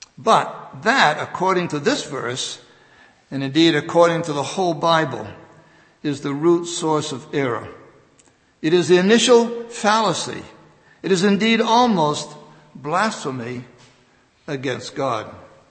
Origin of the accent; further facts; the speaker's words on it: New England, United States; One neighbor of ours in a village that I grew up in New England